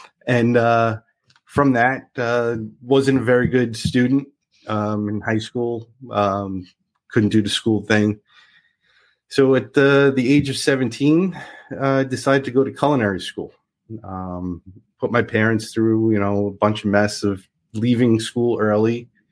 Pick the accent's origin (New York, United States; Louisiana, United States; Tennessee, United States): New York, United States; Queens; So originally born and raised in Queens, New York.